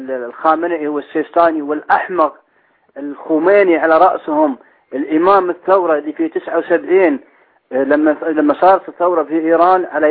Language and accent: Arabic; Kuwait; من الكويت،